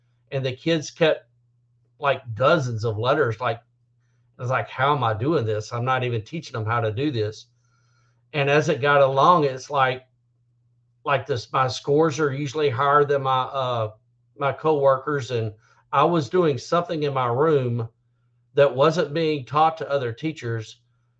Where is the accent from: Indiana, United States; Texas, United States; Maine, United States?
Texas, United States; Port Neches; In the Twitter world, I might be known as … I grew up in the Port Neches Groves area, which is by Beaumont, which is east of Houston by Louisiana.